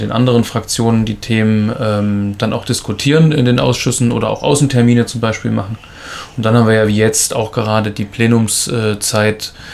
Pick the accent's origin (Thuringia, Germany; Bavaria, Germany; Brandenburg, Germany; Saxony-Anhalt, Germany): Thuringia, Germany; Ilmenau; Ich komme ja aus Ilmenau, habe dort praktisch einen Direktwahlkreis gewonnen